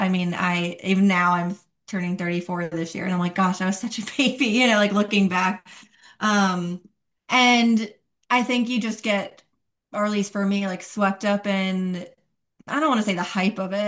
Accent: Long Island, New York, United States; or even I grew up on Long Island, so like Long Island wedding versus a smaller city in South Carolina

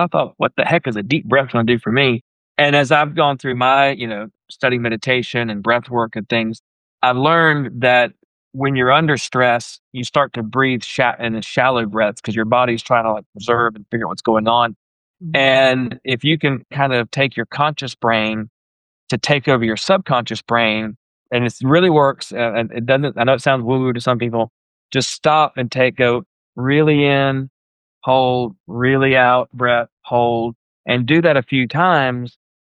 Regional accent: North Carolina, United States; Well, no, we're from the Tar Heel State. Tar Heel State.

